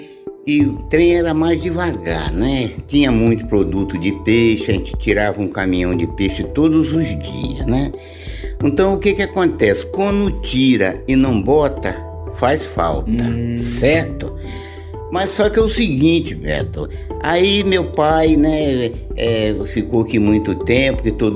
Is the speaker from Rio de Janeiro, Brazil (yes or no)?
no; Itaoca, Espírito Santo, Brazil; Não, eu sou lá do Espírito Santo, um lugar chamado Itaoca. Ah, eu sou de lá.